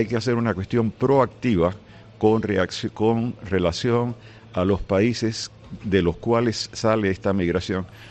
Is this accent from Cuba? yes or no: yes; Havana, Cuba; Yo soy habanero y me deprime mucho ver la ciudad en el estado en que está actualmente.